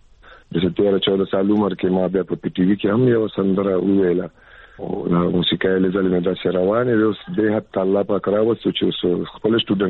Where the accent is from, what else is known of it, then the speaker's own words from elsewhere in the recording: Peshawar, Khyber Pakhtunkhwa, Pakistan; زه د پېښور یم او پېښور کې پیدا شوی یم اوس هم په پېښور کې یم او کورنۍ زمونږ د لنکي زبان والا اوار ورته وي … ښکلی کام قبیل لرم